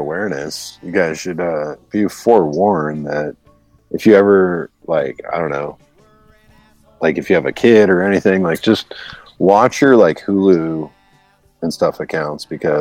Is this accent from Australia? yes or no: no; United States; As an American that like has a lot of family abroad, you know, like firstborn American, it's pretty damn embarrassing